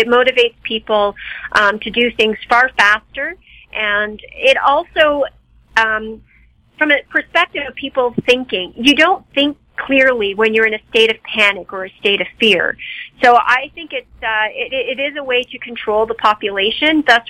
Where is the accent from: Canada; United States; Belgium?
Canada; So, yes, we are being challenged as Canadian citizens